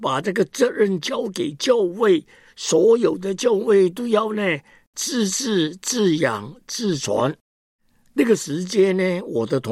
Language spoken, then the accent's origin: Chinese; Hong Kong; Chinese is a second language; 弟兄姐妹啊，我是香港人，哎呀，没有亲戚朋友在内地，也不懂得呢普通话